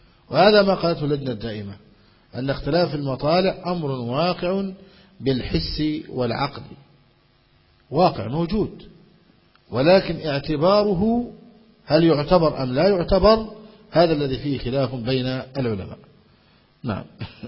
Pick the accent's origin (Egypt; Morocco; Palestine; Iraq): Egypt; ويوم 2 عندنا في مصر كان يوم واحد عندهم